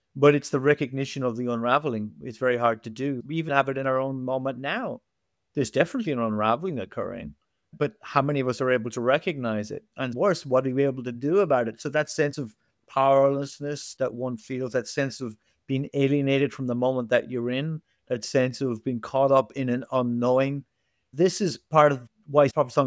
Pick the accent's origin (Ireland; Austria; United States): Ireland; The thing about being an Irish writer is there is an irreverence. There is sort of a sense of implicit freedom that we can use the language whichever way we like.